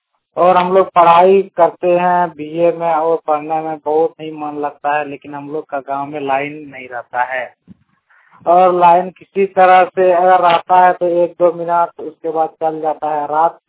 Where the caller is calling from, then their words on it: Narayanpur, Jharkhand, India; जिला जामताड़ा प्रखंड नारायणपुर से बोल रहा हूँ। मेरे गांव में लाइन का बहुत प्रॉब्लम रहता है